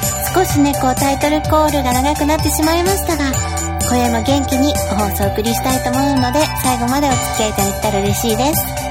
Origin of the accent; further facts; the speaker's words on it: Tottori, Japan; 実は UFO の目撃情報は比較の地元鳥取県は多いらしいんですよ。